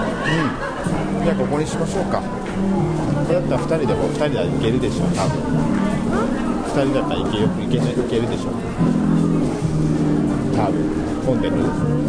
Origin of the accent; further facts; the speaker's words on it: Osaka, Japan; 地元に帰ってまいりました